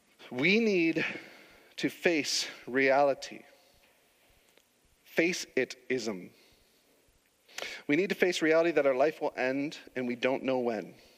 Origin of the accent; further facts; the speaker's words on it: United States; now in Canada; I'm American